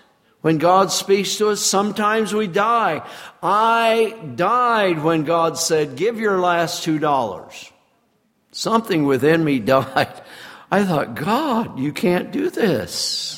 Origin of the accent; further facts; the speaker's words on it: Iowa, United States; By the way, I'm from Iowa, and I know about farming.